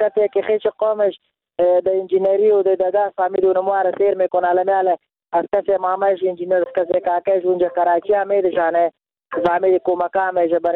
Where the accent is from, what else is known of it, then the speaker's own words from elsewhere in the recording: Afghanistan; اگه ما افغان نی بودم، ما افغان هستم